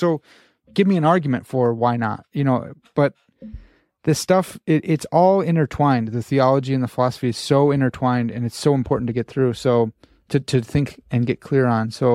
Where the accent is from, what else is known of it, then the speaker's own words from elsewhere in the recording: United States; It's Pensees, but I'm an American swine, so I say Pensees.